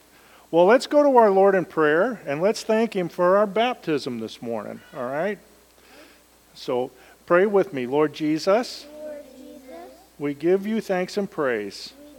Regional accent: Elkhart, Indiana, United States; So when I was about 4 years old, I grew up in Elkhart, Indiana

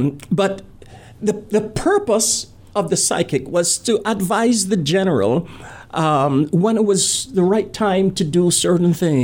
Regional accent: Barbados; I'm from Barbados.

